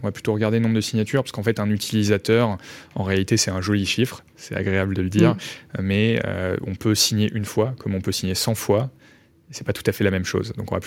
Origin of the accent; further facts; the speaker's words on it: Grenoble, Auvergne-Rhône-Alpes, France; Moi, je ne suis pas de Paris. À la base, je suis de Grenoble. Je fais les études en partie à Lille et à Paris.